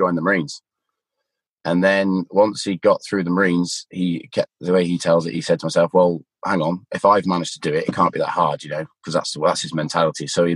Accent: Cheltenham, South West England, United Kingdom; accent: Gloucestershire; So I was born in Stroud in Gloucestershire, and then I grew up in Cheltenham and Gloucester, really. So that's probably why my accent yo-yos between Gloucestershire and maybe pompous arsehole Cheltenham. I can say that because I'm from Cheltenham.

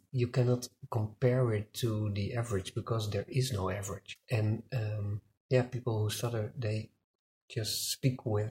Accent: Netherlands; English is a second language; I'm from the Netherlands.

